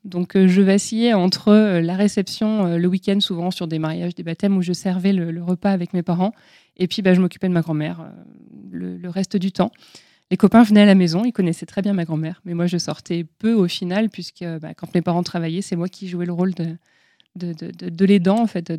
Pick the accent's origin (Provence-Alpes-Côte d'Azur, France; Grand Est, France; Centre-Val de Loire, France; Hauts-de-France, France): Hauts-de-France, France; Lille; born there; je suis née à Lille